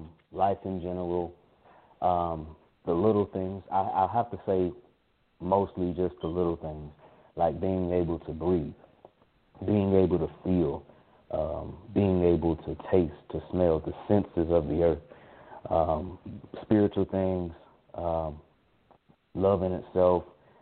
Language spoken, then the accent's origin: English; Macon, Georgia, United States; I hail from Macon, Georgia.